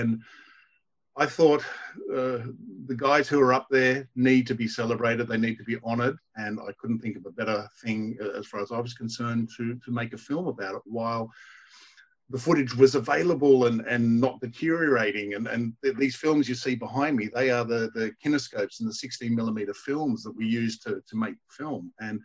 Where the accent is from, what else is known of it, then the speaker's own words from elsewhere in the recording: Australia; growing up in Australia